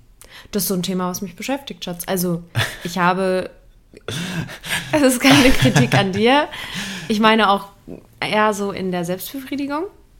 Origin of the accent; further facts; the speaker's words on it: Saarland, Germany; born there; Ich bin Nordlicht, ne? Geboren im Saarland, aber meine Mama und meine Oma und mein Opa kommen aus Bremen.